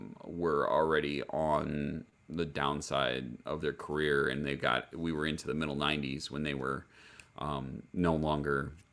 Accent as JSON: {"language": "English", "town": "Detroit", "region": "Michigan", "country": "United States", "tie": "born or raised there", "said": "Growing up in Metro Detroit and being a Detroit sports fan in general"}